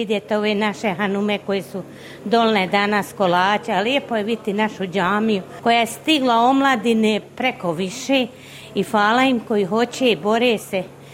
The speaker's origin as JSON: {"language": "Bosnian", "town": "Kotor Varoš", "region": "Republika Srpska", "country": "Bosnia & Herzegovina", "moved": "as an adult", "lives_now": "Melbourne, Australia", "said": "ja sam iz Kotor Varoša kod Banja Luki. Ošla sam od Talin 31 godina. Ovo mi je moja Bosna."}